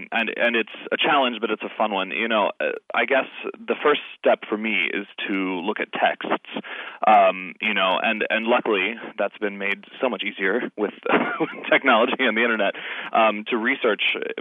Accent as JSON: {"language": "English", "region": "Indiana", "country": "United States", "said": "I'm from the Midwest as well. I'm actually from Indiana, and lived there for a couple years before I came out this way."}